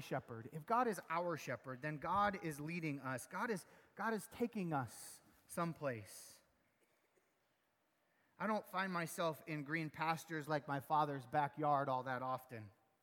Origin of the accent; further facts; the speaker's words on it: Spokane, Washington, United States; I grew up in Spokane, Washington. The winters, much like here, were long and snowy and wet.